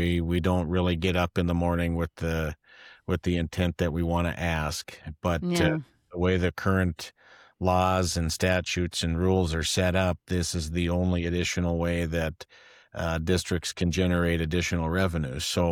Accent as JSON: {"language": "English", "town": "Grand Forks", "region": "North Dakota", "country": "United States", "said": "Well, I'm from Grand Forks, North Dakota, about 80 miles to the north."}